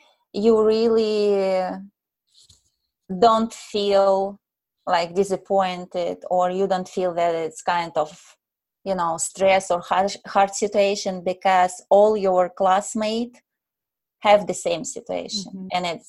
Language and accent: English; Ukraine; now in Texas, United States; originally, I grew up at Soviet Union, and I moved from Ukraine in Texas 4 years ago